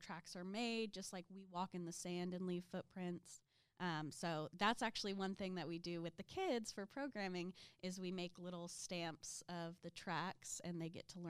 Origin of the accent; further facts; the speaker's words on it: United States; Yeah, so I grew up in Bullock County, really rural out there.